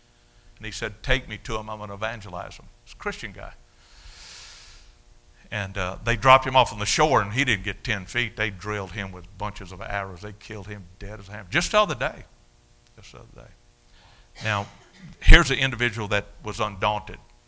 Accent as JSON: {"language": "English", "country": "United States", "said": "I thank God that I'm an American pastor."}